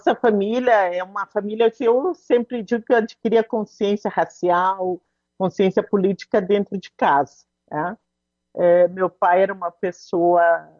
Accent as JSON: {"language": "Portuguese", "town": "Marau", "region": "Rio Grande do Sul", "country": "Brazil", "tie": "born there", "said": "eu nasci em Marau, né? Iniciamos como eu sou uma pessoa oriunda do meio rural"}